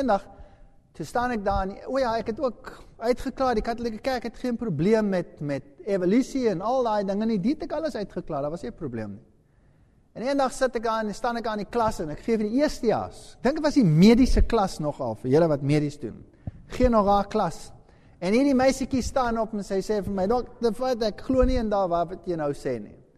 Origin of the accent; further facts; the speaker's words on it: Germany; ek is nou 'n Duitser